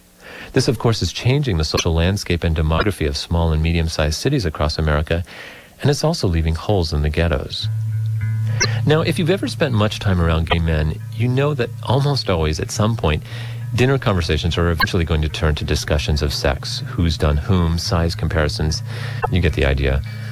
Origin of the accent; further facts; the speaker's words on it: Florida, United States; also born or lived in Placentia, California; I was born in California, 1964, Orange County, back when there were still orange groves near our tract house in Placentia. At age 9, we left when my father was laid off from the dwindling space program. I was whisked away to South Florida